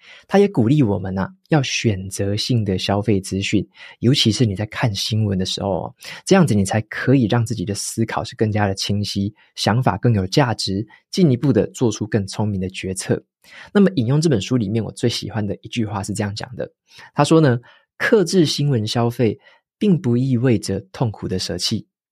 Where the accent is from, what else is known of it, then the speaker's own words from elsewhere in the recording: Taiwan; 特别是身为台湾人的我们哦，更需要去了解一下晶片发展它背后的来龙去脉